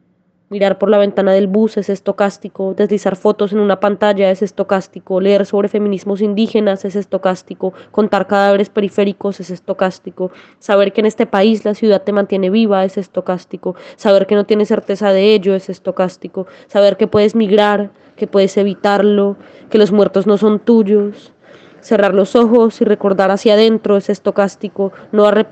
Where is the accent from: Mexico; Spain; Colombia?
Colombia; Bogotá, Bogotá Capital District; Soy poeta e investigadora queer. En este momento no estoy en Colombia, pero soy de Bogotá